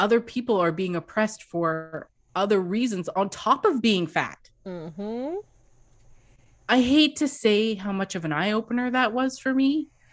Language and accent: English; Canada; Hey, I'm a Canadian. We talk about mosaics all the time.